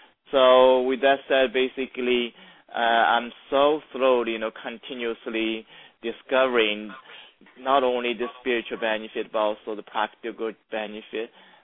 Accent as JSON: {"language": "English", "country": "China", "tie": "born or raised there", "second_language": "English", "moved": "as an adult", "lives_now": "United States", "said": "I was raised in China in a small village and relatively unexposed"}